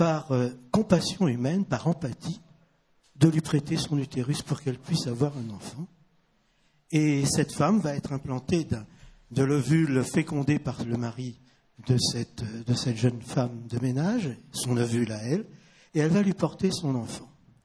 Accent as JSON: {"language": "French", "region": "Île-de-France", "country": "France", "said": "Oui, moi, je suis parisien, en tout cas de la proche banlieue."}